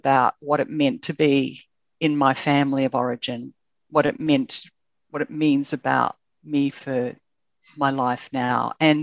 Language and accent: English; Australia; One thing that I really appreciate about being Australian and the upbringing I have